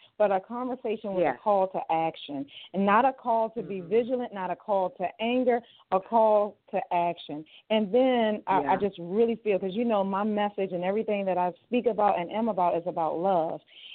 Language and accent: English; Baltimore, Maryland, United States; I'm from Baltimore. So I went to school in, in Maryland.